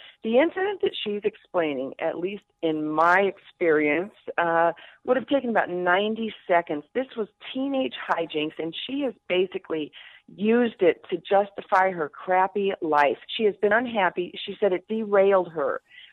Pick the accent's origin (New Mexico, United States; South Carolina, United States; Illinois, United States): New Mexico, United States; Albuquerque; It happened to me four times a weekend growing up in Albuquerque.